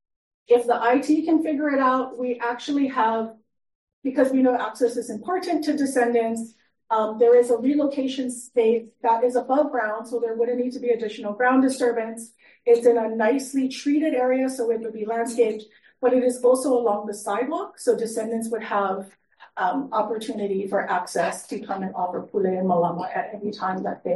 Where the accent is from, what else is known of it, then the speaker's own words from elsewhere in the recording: Hawaii, United States; I will say as a Hawaiian, it was very sad for me to see Evie anywhere in that sort of state, in that sort of material.